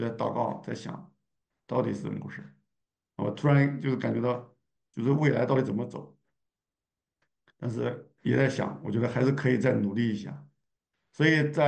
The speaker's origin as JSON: {"language": "Chinese", "country": "China", "said": "我们中国人很多人做事情，他容易忽略前期的调查研究"}